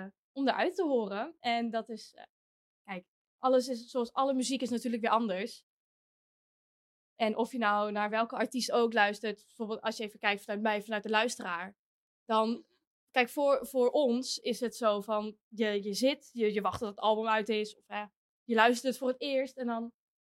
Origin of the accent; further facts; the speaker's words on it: Groningen, Netherlands; behalve in Groningen, waar ik natuurlijk altijd kom. Ik kom uit Groningen.